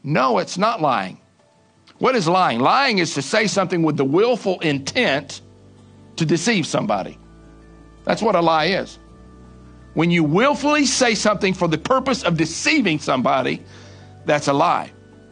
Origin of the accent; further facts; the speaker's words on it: the South, United States; accent: Southern; So English is not my thing, as you can hear. I'm from the South, so I talk weird, right?